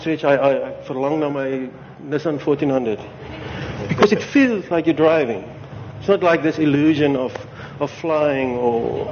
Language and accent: English; Daniëlskuil, Northern Cape, South Africa; English is a second language; I grew up in Daniel's Kuil, Northern Cape. And I think I was like 12 years old, I only know two English words.